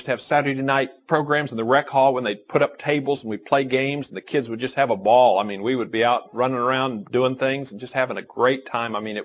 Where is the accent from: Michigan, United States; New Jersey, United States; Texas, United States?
Texas, United States; Fort Worth; when I was a kid growing up in Fort Worth, Texas